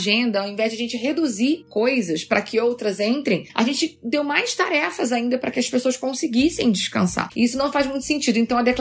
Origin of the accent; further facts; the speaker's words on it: Rio de Janeiro, Brazil; accent: carioca; now in São Paulo, Brazil; Eu sou carioca, né? Vocês vão perceber o meu sotaque no meio do caminho. Espero eu que ainda esteja com sotaque.